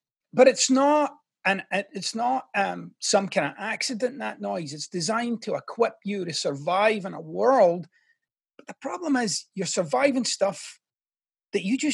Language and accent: English; Scotland, United Kingdom; Well, I'm originally from Scotland, which is why I talk like Shrek.